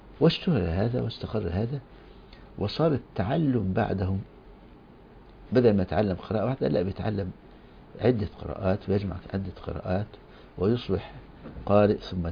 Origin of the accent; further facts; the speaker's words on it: Egypt; معاهد القراءات عندنا في مصر وفي غيرهم بلدان